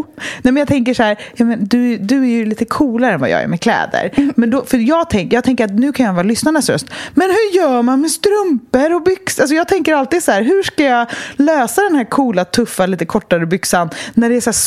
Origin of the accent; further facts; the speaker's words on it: Stockholm, Stockholm County, Sweden; Jag är uppvuxen på Östermalm. Alltså, jag gick i skola på Östermalm.